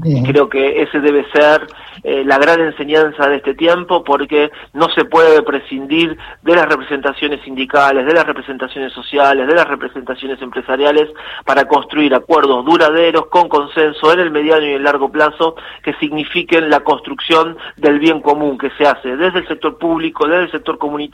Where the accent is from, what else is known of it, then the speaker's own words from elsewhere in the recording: Argentina; nos duele como argentinos, como gente de bien